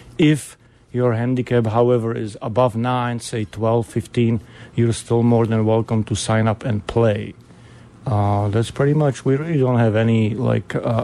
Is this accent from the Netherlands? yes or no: no; Czechia; English is a second language; now in Chicago, United States; Well, I live in south suburbs right now, but originally from Czechoslovakia.